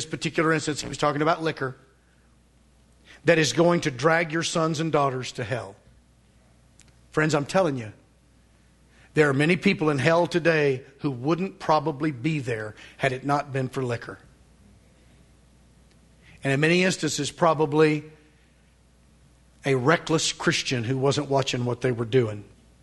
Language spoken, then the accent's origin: English; Van Buren, Arkansas, United States; I grew up in Van Buren, Arkansas, as most of you know